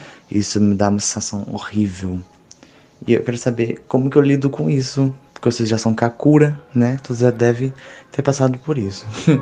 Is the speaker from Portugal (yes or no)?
no; Minas Gerais, Brazil; eu sou de Minas Gerais.